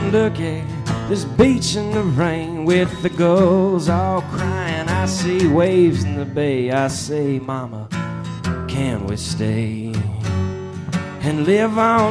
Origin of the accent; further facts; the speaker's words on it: Arlington, Texas, United States; When I was a little boy, like a baby, I grew up in Dallas, Texas, Arlington, Texas, like near Dallas